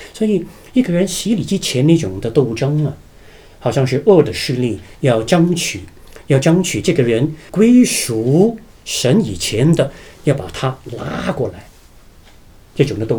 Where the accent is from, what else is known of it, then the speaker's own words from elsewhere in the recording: China; 这个是另外一个我们中国人的